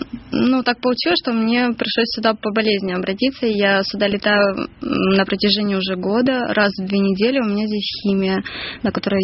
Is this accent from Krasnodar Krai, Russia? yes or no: yes; Timashevsk, Krasnodar Krai, Russia; Я из города Тимашевска, Краснодарский край.